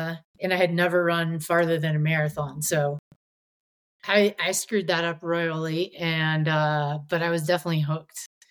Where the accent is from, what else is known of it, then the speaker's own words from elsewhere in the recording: Pennsylvania, United States; I'm from Pennsylvania, southeastern near Philly.